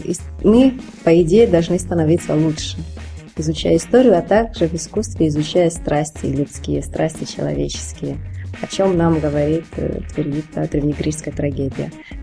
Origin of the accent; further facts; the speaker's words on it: Athens, Attica, Greece; moved away as an adult; now in Moscow, Russia; Я родилась и выросла в Афинах. Но, закончив школу, приехала учиться в Москву. Это был 89-й год, поскольку у меня корни из России.